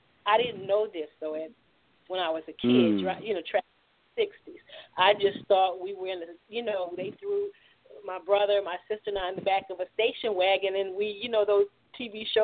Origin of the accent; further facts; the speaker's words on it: Opelousas, Louisiana, United States; I'm a small town country girl with a big city idea. I guess it's the best way to talk about me. I was born and raised in Opelousas, Louisiana.